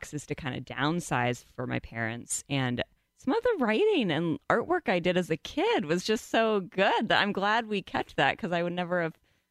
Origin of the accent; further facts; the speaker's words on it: Massachusetts, United States; Yeah, I'm not an artist in really any way, but I was just at home in Massachusetts. I grew up in Massachusetts.